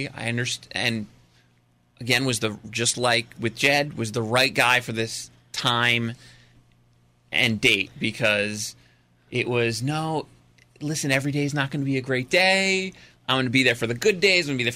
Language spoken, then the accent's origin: English; New Jersey, United States; You know, I grew up in Jersey, so